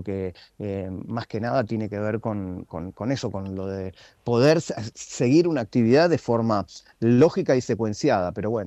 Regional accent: Argentina; pero como argentino, yo los invitaría a ponerse en lugar de tener que ver a los vecinos

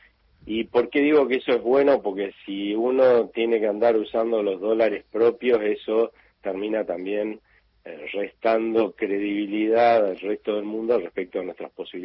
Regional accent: Argentina; Los argentinos no hemos sido conscientes o nos hemos resignado

